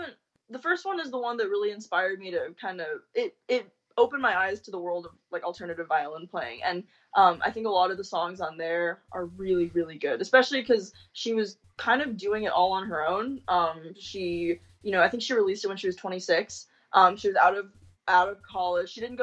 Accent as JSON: {"language": "English", "town": "Denver", "region": "Colorado", "country": "United States", "said": "So I was there for 7 years, and I'm from Denver, Colorado."}